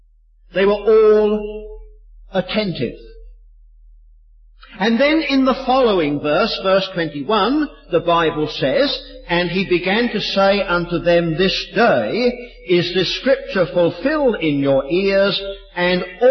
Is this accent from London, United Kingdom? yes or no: yes; London, United Kingdom; I come from London. Not London, Ontario, but its big brother, London, England. I live just a few miles north, northeast of London. Most of my working life was spent in the city of London, in the old Roman Square Mile.